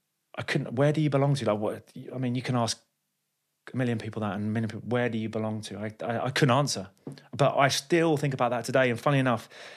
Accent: London, United Kingdom; oh, I'm from London.

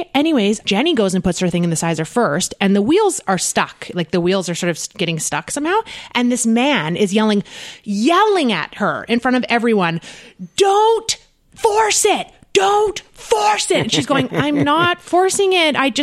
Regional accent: Canada; I'm Canadian. I'm here.

